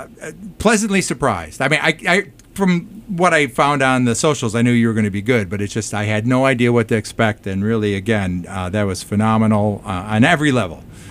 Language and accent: English; Detroit, Michigan, United States; I'm originally from Detroit, and as you heard me say, Detroit has a huge...